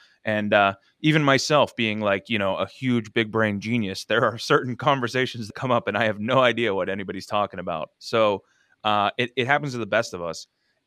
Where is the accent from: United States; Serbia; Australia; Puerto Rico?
Australia; accent: Australian; they're probably going to make fun of my Aussie accent